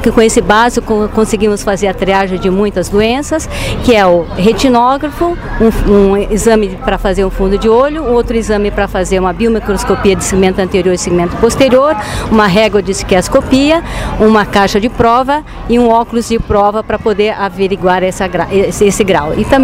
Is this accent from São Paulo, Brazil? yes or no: yes; São Paulo, Brazil; Eu sou de São Paulo, capital, sou descendente de japoneses, meus pais eram japoneses, e a grande maioria dos japoneses se concentraram em São Paulo e foi lá onde eu nasci.